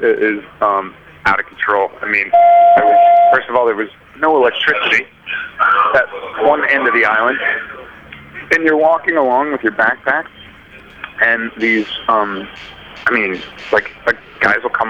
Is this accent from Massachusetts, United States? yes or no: yes; Cambridge, Massachusetts, United States; And we had old neighbors growing up in Cambridge that somehow are affiliated with, I think it was the Forbes family.